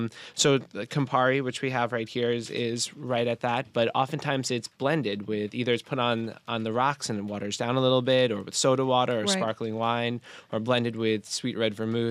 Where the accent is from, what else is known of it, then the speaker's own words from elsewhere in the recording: New York, United States; I definitely connected with being a New Yorker